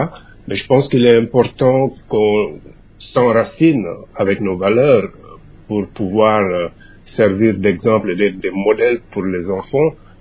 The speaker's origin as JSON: {"language": "French", "country": "Senegal", "said": "Si je prends l'exemple du Sénégal, qui est mon pays d'origine, qui est un pays très religieux"}